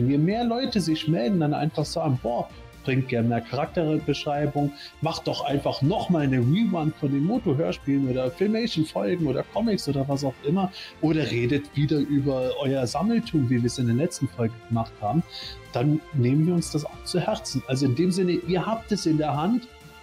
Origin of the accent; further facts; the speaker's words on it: Eifel, Germany; Ich komme aus der Eifel, Vulkan, ganz klar.